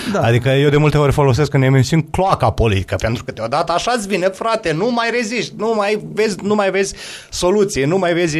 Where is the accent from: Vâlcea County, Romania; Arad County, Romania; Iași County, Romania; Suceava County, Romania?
Suceava County, Romania; Fălticeni; sunt la Fălticeni, în orașul natal, un oraș mic